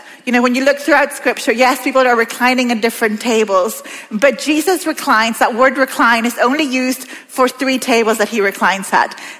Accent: Peru; accent: Peruvian; I'm South American. I am not Mexican. I am actually Peruvian, which is where the accent comes from. I'm not Mexican.

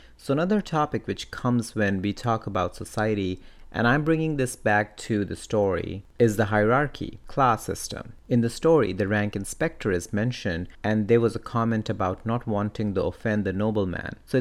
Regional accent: India; So I come from India, and the whole family and community close-knit setup is quite important as well.

